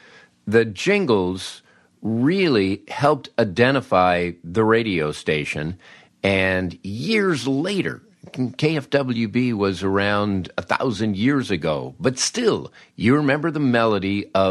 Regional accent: Peoria, Illinois, United States; And how could my little station growing up in Peoria have this big elaborate jingle package?

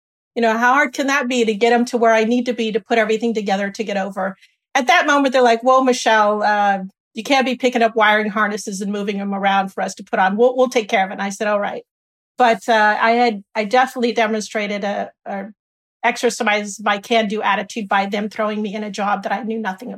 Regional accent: California, United States; moved away as an adult; for somebody growing up in Southern California, I don't think they believed me, frankly.

